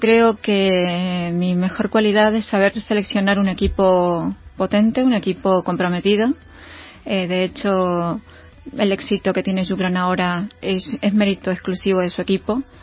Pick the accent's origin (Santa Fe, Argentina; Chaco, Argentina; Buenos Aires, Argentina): Buenos Aires, Argentina; moved away as an adult; now in Spain; Yo vengo de Argentina, nací en Buenos Aires. Empecé a trabajar muy jovencita, con 16 años.